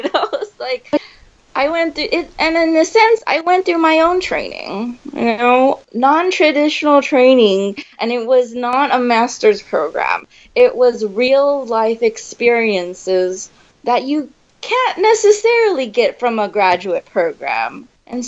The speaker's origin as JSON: {"language": "English", "country": "United States", "said": "So I'm Taiwanese American."}